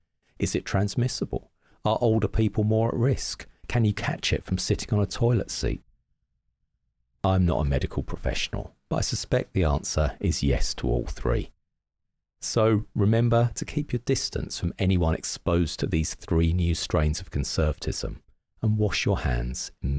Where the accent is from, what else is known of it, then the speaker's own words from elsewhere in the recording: Ipswich, East of England, United Kingdom; the New Wolsey Theatre in my hometown of Ipswich.